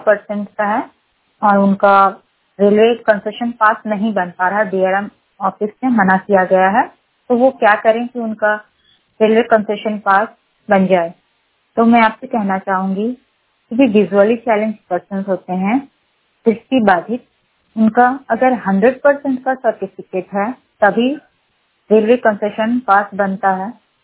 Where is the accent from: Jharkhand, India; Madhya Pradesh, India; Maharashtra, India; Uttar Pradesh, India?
Jharkhand, India; झारखंड राशि से हूँ।